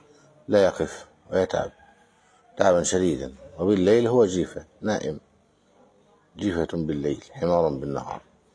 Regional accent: Egypt; نمدح بلدنا مصر بما جاء في النصوص.

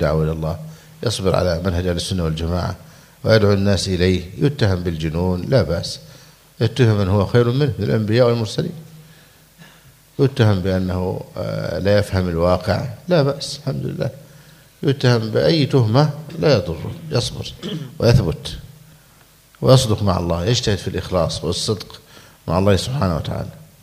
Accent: Egypt; الفرمة عندنا في مصر

